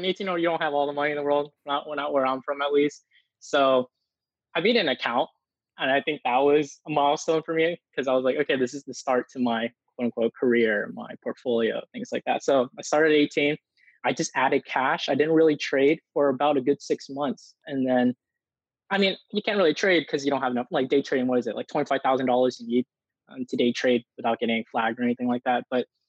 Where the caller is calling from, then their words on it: Houston, Texas, United States; I'm coming from Houston, Texas.